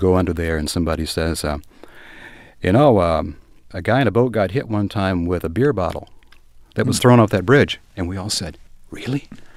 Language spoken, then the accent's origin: English; Ashland, Kentucky, United States; which then goes past my hometown of Ashland, Kentucky.